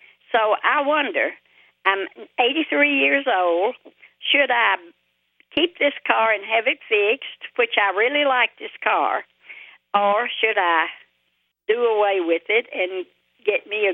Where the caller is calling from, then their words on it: Murfreesboro, Tennessee, United States; from Murfreesboro, Tennessee.